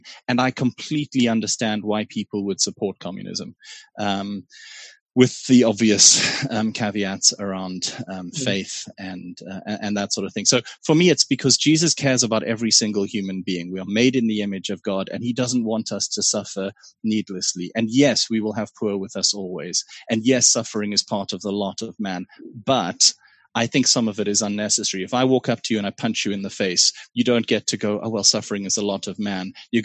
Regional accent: Pretoria, Gauteng, South Africa; as somebody growing up in Waterkloof in Pretoria. As much as my parents were poorer than the other people on the street, as much as they were left-wing ANC supporters, all of that sort of stuff, as much as they were hippies

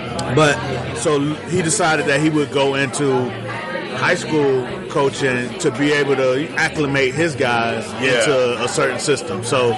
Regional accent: Miami, Florida, United States; now in New York, United States; I'm from Miami, yeah.

